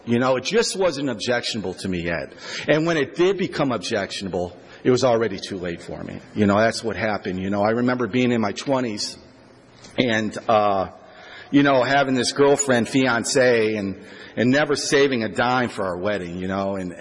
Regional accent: Toledo, Ohio, United States; I'm originally from Toledo, Ohio, and I grew up in AA.

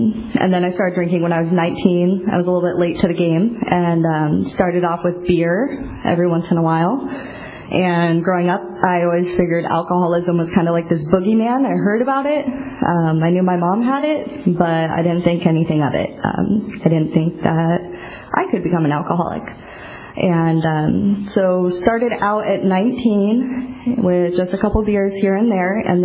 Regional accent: Seattle, Washington, United States; Long story short, I'm from Seattle, and I moved here on purpose.

